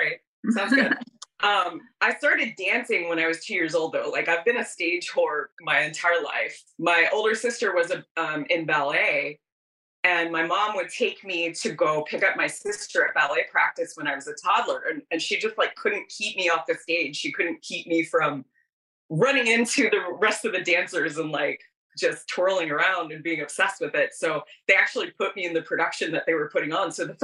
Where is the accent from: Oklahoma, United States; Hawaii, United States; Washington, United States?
Oklahoma, United States; born there; But, you know, I was born in Oklahoma, but in my heart, I'm an Angeleno.